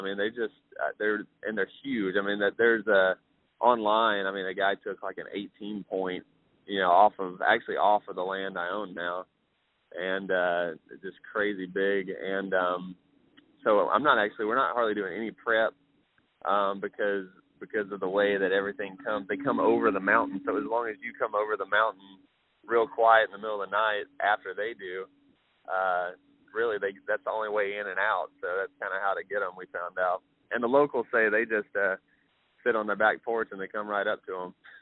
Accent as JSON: {"language": "English", "town": "Ardmore", "region": "Tennessee", "country": "United States", "tie": "born or raised there", "said": "You know, for me, I grew up in Ardmore, Tennessee, which, if you know anything about, which is right on the Alabama-Tennessee line."}